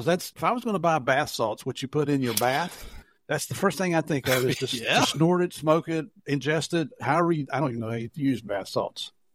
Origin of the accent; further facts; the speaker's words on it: West Virginia, United States; I'm from West Virginia, so we had to get that in there.